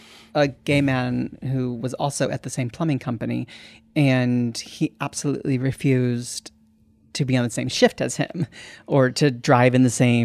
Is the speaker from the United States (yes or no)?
yes; St. Louis, Missouri, United States; Yeah, I grew up in St. Louis.